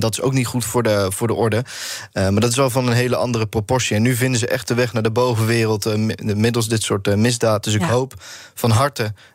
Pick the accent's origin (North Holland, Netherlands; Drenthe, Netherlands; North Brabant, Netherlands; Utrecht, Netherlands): North Brabant, Netherlands; Ik kom zelf uit Brabant.